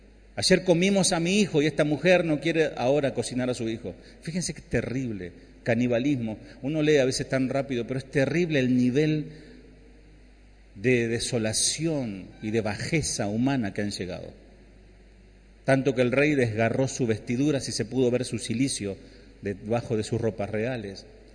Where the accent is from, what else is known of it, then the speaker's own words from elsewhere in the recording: Berazategui, Buenos Aires Province, Argentina; Yo me crié en Berazategui.